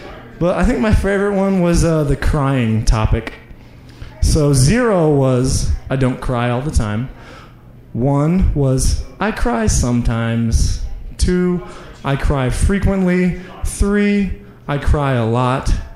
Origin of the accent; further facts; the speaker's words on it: Oklahoma, United States; I'm from Oklahoma.